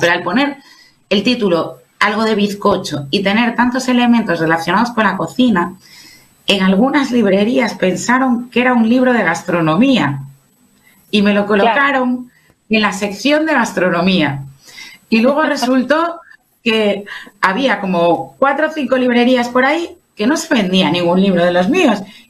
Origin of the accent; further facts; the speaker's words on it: Vigo, Galicia, Spain; yo soy de Vigo, nací en Vigo, y me gusta mucho como ciudad. Creo que es un enclave maravilloso, es una ciudad muy bonita para vivir